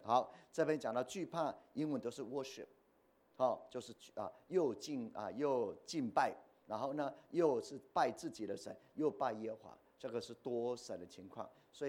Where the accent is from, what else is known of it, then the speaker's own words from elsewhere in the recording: Taiwan; 这也是我们台湾人的信仰，不是吗？